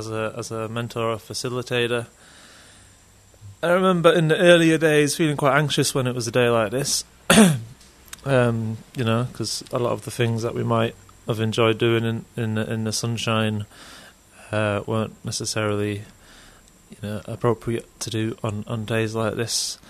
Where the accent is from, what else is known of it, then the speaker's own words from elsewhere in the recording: Yorkshire and the Humber, United Kingdom; I was from Yorkshire, where it rains a lot.